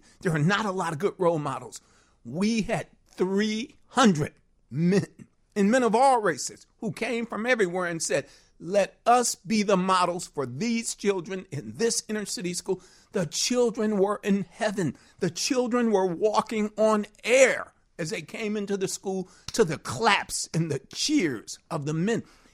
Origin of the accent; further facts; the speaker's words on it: Chicago, Illinois, United States; in public housing, grew up in a Robert Taylor home.